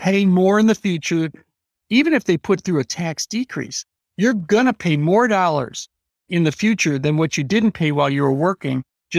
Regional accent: Illinois, United States; In my office, I've got a little packet of corn seeds, because I'm from Illinois. This is the corn capital of the world, you know?

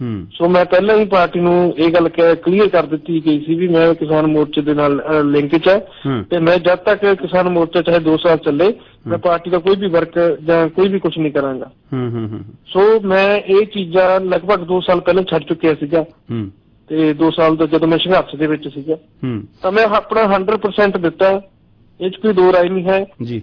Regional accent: Punjab, India; ਅਸੀਂ ਪੰਜਾਬ ਦੇ ਵਾਸੀ ਹੋਣ ਦੇ ਨਾਤੇ ਇੱਥੇ ਬੈਠੇ ਪੰਜਾਬ ਲਈ ਲੜ ਰਹੇ ਹਾਂ

